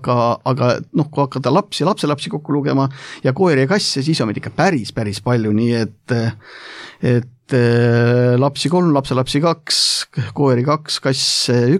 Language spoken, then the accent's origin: Estonian; Kiili, Harju County, Estonia; ma olen siit samast Harjumalt Kiilivallast, see on üks väiksemaid valdu üldse meie Eestis